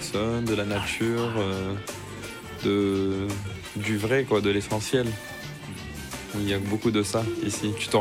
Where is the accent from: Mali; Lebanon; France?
Lebanon; Tripoli, North Governorate; Je suis d'origine du Liban. Ah oui ? Ouais, du nord de Liban, de Tripoli.